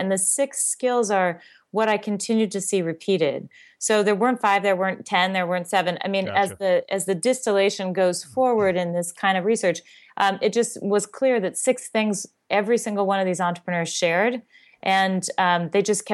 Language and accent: English; Seattle, Washington, United States; And I grew up in Seattle.